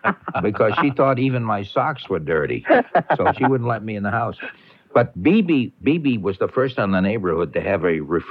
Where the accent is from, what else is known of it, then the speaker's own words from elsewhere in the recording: Everett, United States; Now, when I was growing up in Everett, B.B. Cohen, who lived next door, a sickly-looking person, lived right across the way.